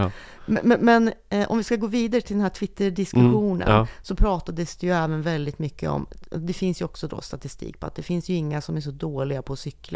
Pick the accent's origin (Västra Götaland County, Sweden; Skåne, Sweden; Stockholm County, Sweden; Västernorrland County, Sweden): Västernorrland County, Sweden; Sundsvall; alltså jag pratar just nu så hör man ju att jag kommer från Sundsvall